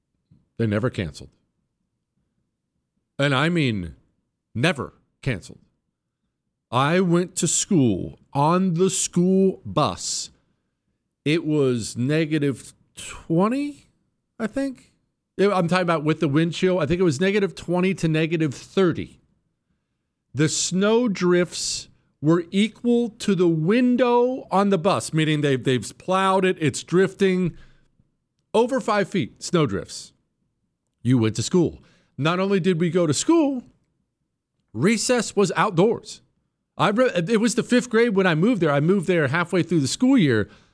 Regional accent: Montana, United States; also born or lived in Ohio; Now, just to recap, in case you don't remember, I grew up in Montana.

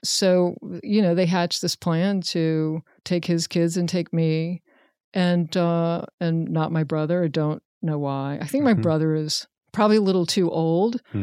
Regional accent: Richmond, Virginia, United States; Richmond.

